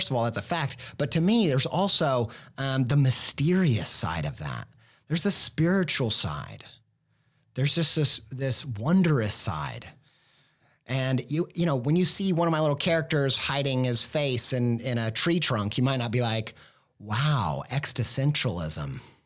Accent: Midwest, United States; I come from the Midwest.

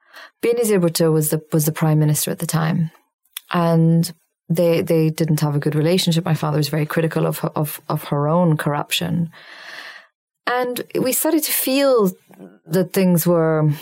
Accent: Syria; In growing up in Syria, no.

